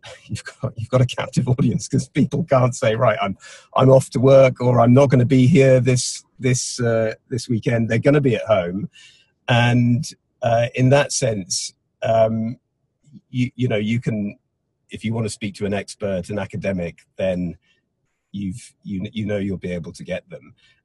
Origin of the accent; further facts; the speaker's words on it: Wales, United Kingdom; I'm from Wales, I live in Wales